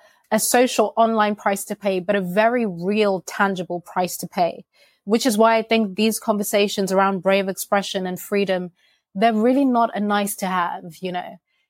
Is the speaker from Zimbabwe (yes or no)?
yes; Zimbabwe; now in London, United Kingdom; So for me, as a Zimbabwean immigrant living in London, someone that was born and raised in Zimbabwe